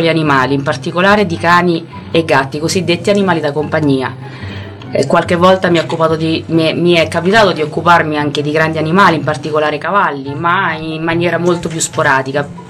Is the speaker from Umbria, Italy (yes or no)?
yes; Spoleto, Umbria, Italy; io sono di Spoleto, quindi non proprio di Gualdo, ma una città vicino, a circa un'oretta di strada da qui.